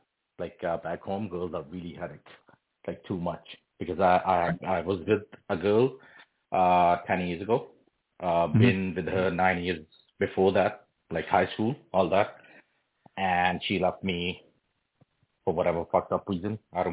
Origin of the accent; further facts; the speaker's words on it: Pakistan; now in Canada; So I'm from Pakistan. I moved to Canada 10 years ago.